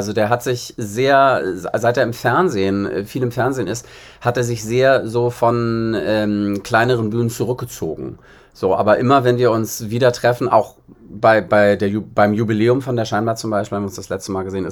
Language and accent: German; Bad Schwartau, Schleswig-Holstein, Germany; Also in Bad Schwartau, wo ich herkomme, im Norden